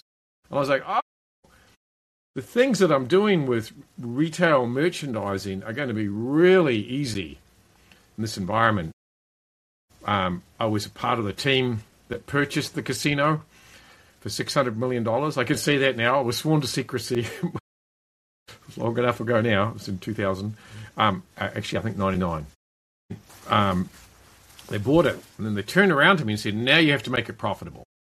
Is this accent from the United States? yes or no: no; New Zealand; I'm from New Zealand. I was working in Australia.